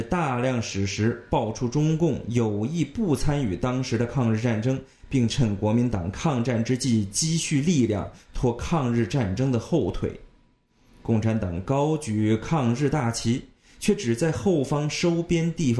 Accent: Henan, China; 我是河南人，今年82岁，我10几岁就参加了八路军

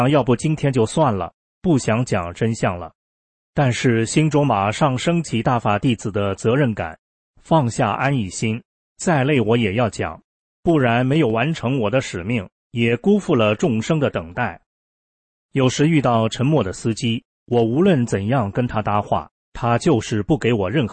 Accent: China; 我赶紧跟他说，我来自中国，告诉你一件在中国发生的事情。

